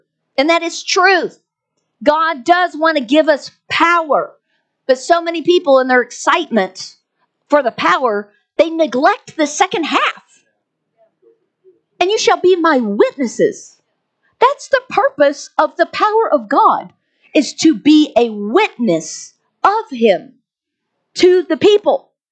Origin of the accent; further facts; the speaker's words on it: Texas, United States; I grew up in Texas, and we would have to constantly set control burns so that the ground could receive nutrients